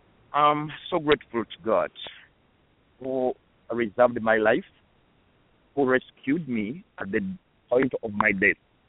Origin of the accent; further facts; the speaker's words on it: Uganda; I came all the way from Uganda together with my wife.